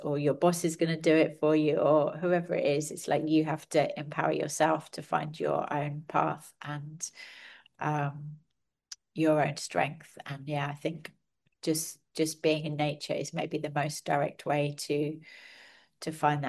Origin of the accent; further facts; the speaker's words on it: London, United Kingdom; I grew up in London and I've always lived in London